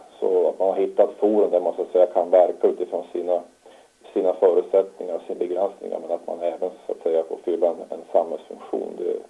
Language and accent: Swedish; Norsjö, Västerbotten County, Sweden; also born or lived in Malå / Skellefteå / Södertälje; now in Härnösand, Sweden; Jag är född i Västerbottens inland i en liten kommun som heter Malå och uppvuxen i en litet större kommun som heter Norsjö. Och sen så via Skellefteå och Södertälje så hamnade jag i Härnösand 2015.